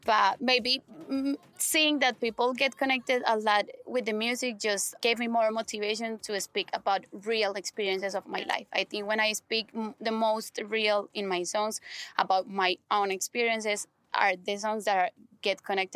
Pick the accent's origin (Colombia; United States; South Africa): Colombia; I'm from Colombia